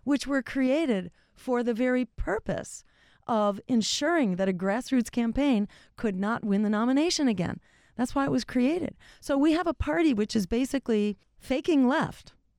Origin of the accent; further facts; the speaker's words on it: Massachusetts, United States; It was the Democrats who killed campaign finance reform in my home state in Massachusetts.